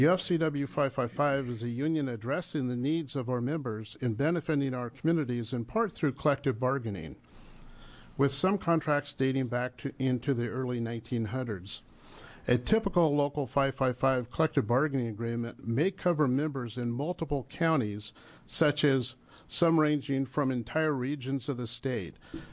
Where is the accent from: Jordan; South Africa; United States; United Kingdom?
United States; Dallas, Oregon; My hometown of Dallas, Oregon, once boasted 1,400 family-wage jobs from these two sites.